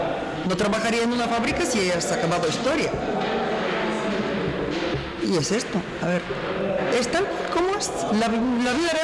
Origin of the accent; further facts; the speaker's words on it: Bulgaria; Spanish is a second language; now in Spain; A ver, yo personalmente llegué de Bulgaria y yo llegué no por la necesidad de buscar un trabajo, yo llegué simplemente porque mis padres se habían llegado un año antes